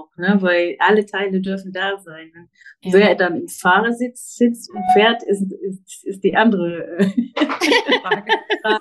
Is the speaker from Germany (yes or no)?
no; England, United Kingdom; German is a second language; ich bin Engländerin, manchmal weiß ich nicht mit der deutschen Sprache.